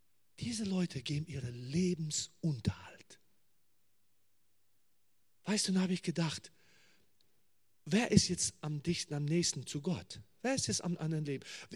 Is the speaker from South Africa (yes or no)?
yes; South Africa; now in Germany; ich komme aus Südafrika mit nur einem Koffer in meiner Hand.